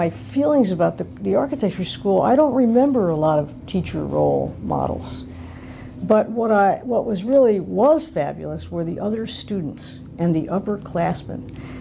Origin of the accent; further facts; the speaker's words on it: Detroit, Michigan, United States; I worked one summer while I was still a student at a big architecture firm in my hometown of Detroit